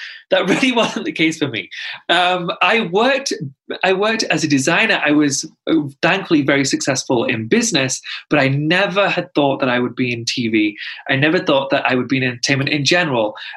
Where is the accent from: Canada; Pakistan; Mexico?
Pakistan; I'm Pakistani, and not to sound condescending, a lot of people don't know where it is, so I'm just going to tell you, it neighbors India.